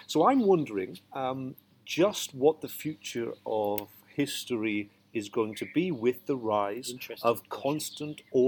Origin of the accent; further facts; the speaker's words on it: Newcastle, North East England, United Kingdom; I grew up in Newcastle, and as a young white teenager, I grew up with hip-hop and rap.